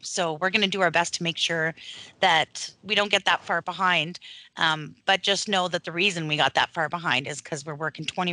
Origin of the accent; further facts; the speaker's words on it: Ottawa, Ontario, Canada; welcoming the Canadian gun community to my hometown, which is the nation's capital.